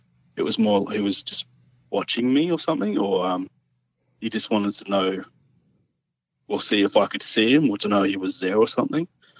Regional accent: Queensland, Australia; I grew up in the Blackall Range, so love nature and bushwalking and hiking and that sort of thing.

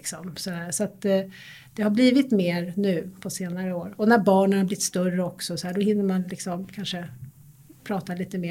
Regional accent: Stockholm, Stockholm County, Sweden; jag är uppväxt i Sätra, en förort till Stockholm, röda linjen, i en medelklassmiljö kan man säga, radhus, vi alla kompisar bodde i likadana hus, de var bara lite spegelvända, och en trygg och bra uppväxt.

